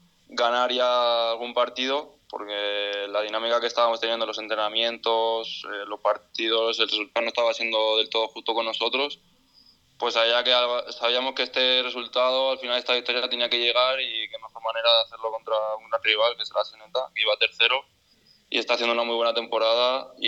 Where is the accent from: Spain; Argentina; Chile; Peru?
Spain; Orihuela, Valencian Community; yo empecé desde muy pequeño jugando ahí en Orihuela, mi pueblo, y desde pequeño empecé a destacar rápidamente.